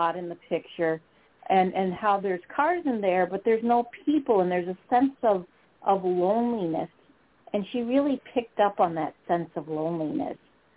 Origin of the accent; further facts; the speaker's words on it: Wisconsin, United States; accent: Wisconsin; Well, geez, my Wisconsin accent.